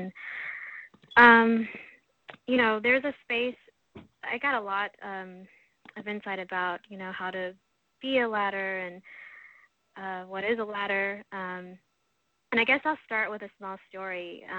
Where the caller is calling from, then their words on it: Houston, Texas, United States; I'm calling in from Houston this morning